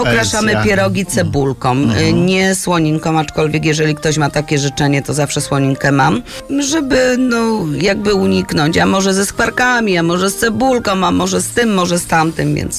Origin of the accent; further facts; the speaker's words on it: Sosnowiec, Silesian Voivodeship, Poland; No jestem z Sosnowca, nie wiem czemu wszyscy się z tego śmieją.